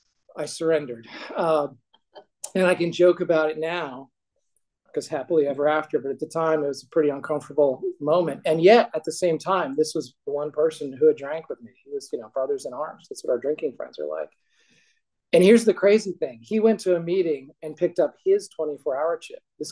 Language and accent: English; Portland, Maine, United States; in my hometown, Portland, Maine.